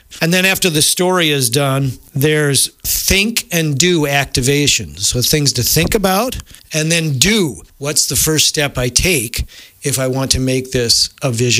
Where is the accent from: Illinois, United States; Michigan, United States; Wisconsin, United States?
Wisconsin, United States; Richland Center; Tom is from Madison. I'm from Richland Center.